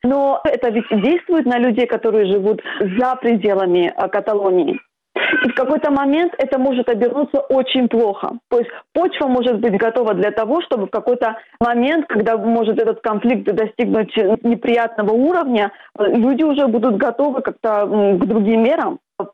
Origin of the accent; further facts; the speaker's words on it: Georgia; now in Barcelona, Spain; ты знаешь, что я из Грузии